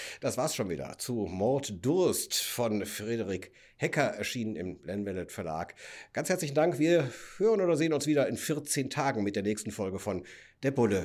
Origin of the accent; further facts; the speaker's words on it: Cologne, North Rhine-Westphalia, Germany; ich komme aus Köln